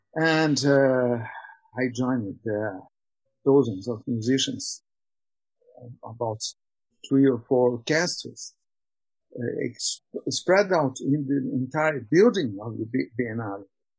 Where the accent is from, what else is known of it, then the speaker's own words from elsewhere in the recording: Brazil; moved away; also born or lived in Geneva, Switzerland; But in fact, I was born in Brazil and I lived many, many years in Brazil until 1986.